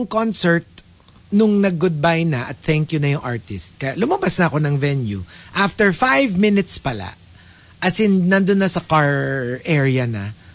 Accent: United Kingdom; now in Philippines; No, because I'm British.

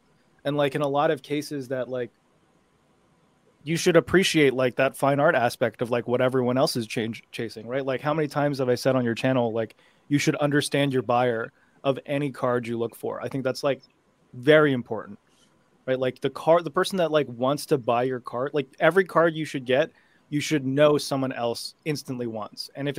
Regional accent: United States; I'm raised in the United States. Like, I was raised in the United States, but I was taught by Asian collectors

